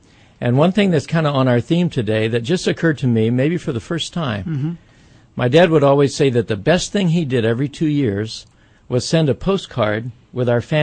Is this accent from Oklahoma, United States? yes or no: yes; Oklahoma City, Oklahoma, United States; also born or lived in Albuquerque, New Mexico / Northern Virginia; Well, I was born in Albuquerque, New Mexico, grew up in Oklahoma City for the most part until my dad got involved in politics and we had to move back and forth from Oklahoma to Washington, D.C., Northern Virginia area.